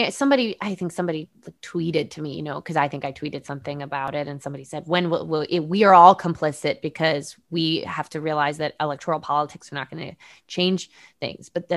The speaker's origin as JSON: {"language": "English", "region": "Connecticut", "country": "United States", "tie": "born or raised there", "said": "Like I grew up in Connecticut, you know, close-ish to Sandy Hook."}